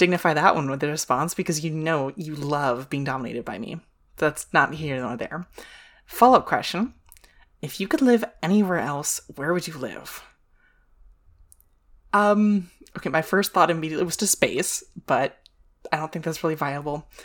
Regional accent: United States; I don't know. I'm American. I'm stupid.

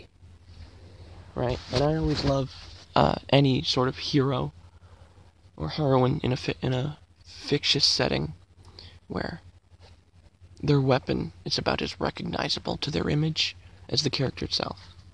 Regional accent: Canada; Yeah, if you couldn't guess, so far from the hints, I'm Canadian. Yeah, there's not a whole lot of guns up here.

